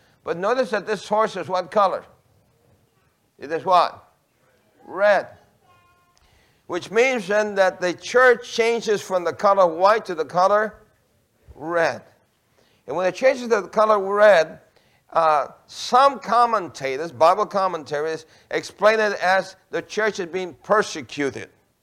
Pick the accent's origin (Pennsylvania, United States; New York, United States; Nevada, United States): New York, United States; New York City; I grew up in New York City in gangs. My brother was the president of the largest Puerto Rican gang in New York City.